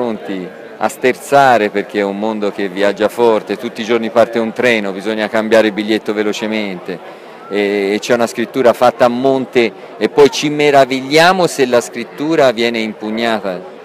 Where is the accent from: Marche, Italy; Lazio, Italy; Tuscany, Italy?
Tuscany, Italy; Empoli; Io sono di Empoli